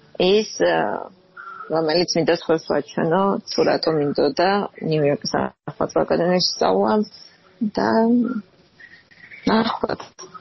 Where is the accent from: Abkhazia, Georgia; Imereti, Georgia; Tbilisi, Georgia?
Abkhazia, Georgia; Gagra; born there; მიყვარს ეს იმიტომ, რომ მე იქ დავიბადე